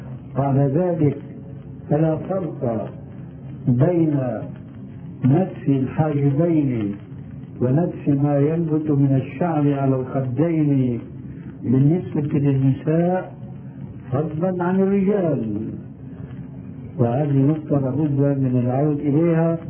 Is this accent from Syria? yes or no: yes; Syria; ففي كثير من البلاد عندنا في سوريا